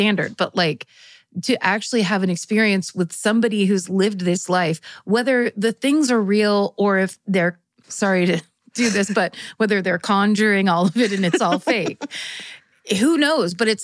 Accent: Colorado, United States; I grew up in Western Colorado with my mom, but my dad lived in Denver, so every summer, my sister and I would go stay with him.

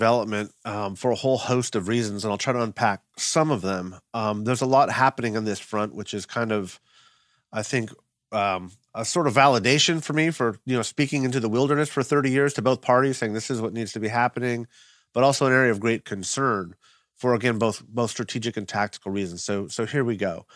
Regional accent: United States; But there was also something prideful about being an American who finally saw our country put people on the moon.

